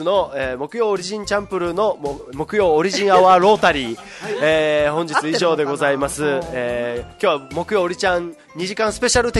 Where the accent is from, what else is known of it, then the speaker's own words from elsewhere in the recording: Uruma, Okinawa, Japan; そして皆さんと同様、うん、うるま市出身です。